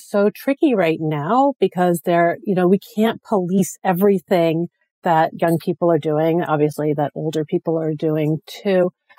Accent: Canada; So I grew up in Canada.

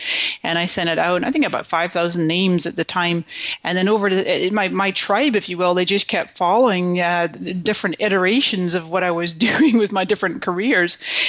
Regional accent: Scotland, United Kingdom; moved away as an adult; also born or lived in Canada; now in California, United States; I came to this country in 1999 from Scotland, mm-hmm. and before that I was born in Canada.

